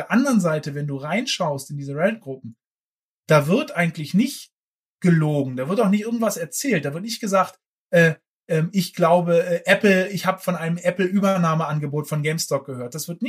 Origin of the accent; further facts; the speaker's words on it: Lower Saxony, Germany; now in Berlin, Germany; So, ich bin ja Berliner, ne? Wie du weißt. Ursprünglich dann aus Friesland aufgewachsen